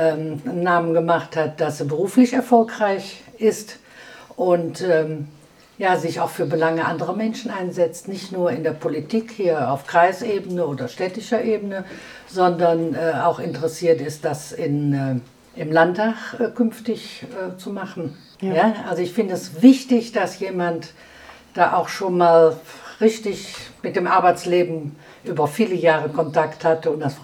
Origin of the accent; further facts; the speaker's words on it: Bensberg, North Rhine-Westphalia, Germany; born there; Wir sind beide in Bensberg geboren.